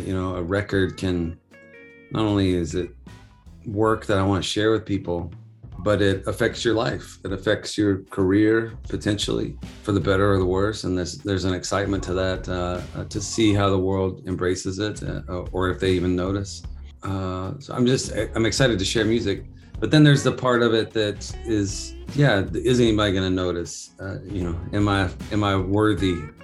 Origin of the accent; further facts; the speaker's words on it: Houston, Texas, United States; now in Nashville, United States; I'm from Houston, Texas. I currently reside in Nashville, Tennessee